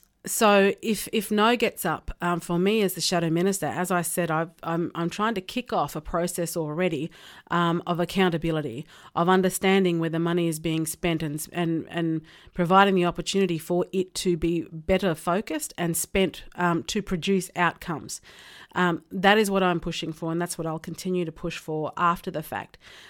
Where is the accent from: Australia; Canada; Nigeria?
Australia; I think for me as an Australian, we have a wonderful shared Australian values that we've all created together